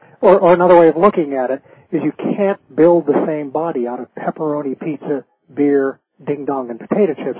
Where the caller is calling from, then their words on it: Los Angeles, California, United States; I'm out in Los Angeles.